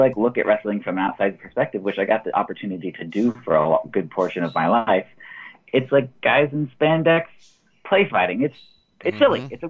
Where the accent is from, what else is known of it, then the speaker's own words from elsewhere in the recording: Baker City, Oregon, United States; But yeah, I'm originally from Baker City, Oregon, in Eastern Oregon.